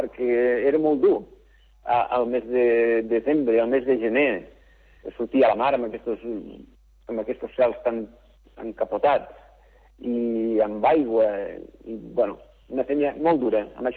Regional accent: Sarroca de Lleida, Catalonia, Spain; jo vinc de Terrandins. Jo soc de Sarroca de Lleida, d'un poble proper de Lleida.

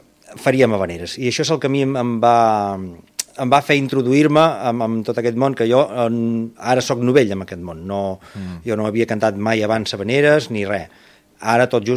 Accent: Girona, Catalonia, Spain; also born or lived in Madrid; jo sóc fill de Girona, i vaig estar un temps fora d'aquí, vaig començar a estudiar al Conservatori de Girona, però vaig estar un temps fora, vaig estar a Madrid

